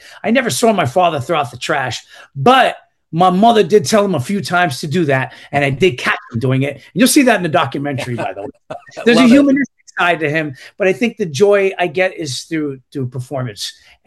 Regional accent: New York, United States; I'm proud about being Puerto Rican. I'm proud about being a New Yorker

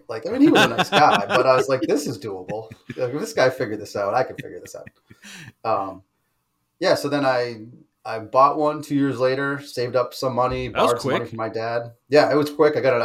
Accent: Boston, Massachusetts, United States; I graduated with a degree in mechanical engineering, came up to Boston. I'm from the Boston area and started a job for a defense contractor.

